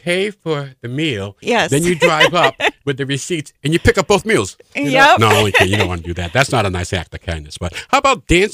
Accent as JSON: {"language": "English", "region": "Midwest", "country": "United States", "said": "Folks, we're from the Midwest. You know, we talk in elevators."}